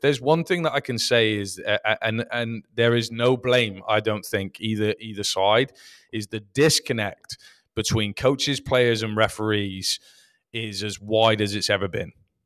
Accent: Plymouth, South West England, United Kingdom; I'm British. You know, I'm from Plymouth.

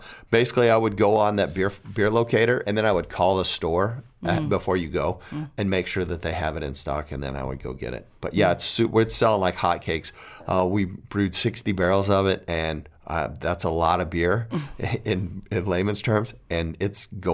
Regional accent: Ann Arbor, Michigan, United States; born there; also born or lived in the South; No, I was born in Ann Arbor.

